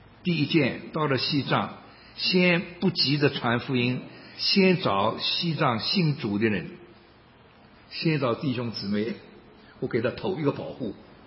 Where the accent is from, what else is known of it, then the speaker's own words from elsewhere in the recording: China; 我的家乡在宁波，我没有去过宁波，去年去了